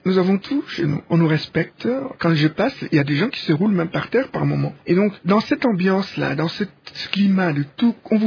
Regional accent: Lubumbashi, Haut-Katanga, DR Congo; also born or lived in Sandoa; J'ai quitté Sandoa, je crois, j'avais 5 ou 6 ans, pour venir à Lubumbashi, où mon grand frère, mon frère aîné … il était d'abord sénateur, député, puis ministre

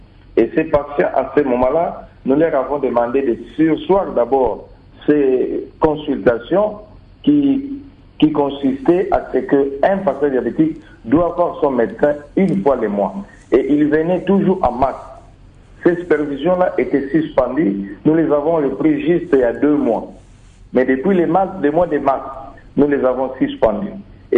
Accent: DR Congo; chez nous, en RDC, on est en train de faire des copier-coller

